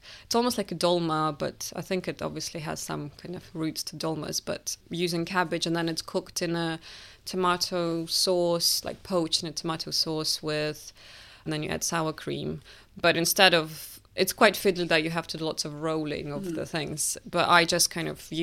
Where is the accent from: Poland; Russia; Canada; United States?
Russia; when I told people that I am from Russia or am writing a book about Russian food